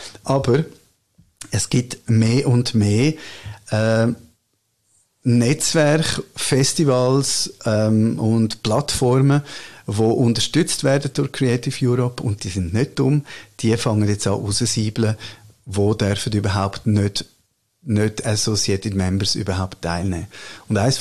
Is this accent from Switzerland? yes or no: yes; Switzerland; ich bin Schweizer